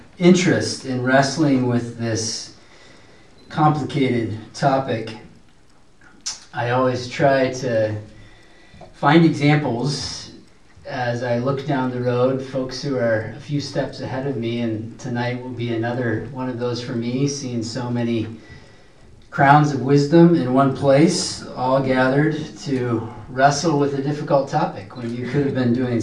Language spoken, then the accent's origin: English; Goshen, Indiana, United States; I grew up in Goshen, Indiana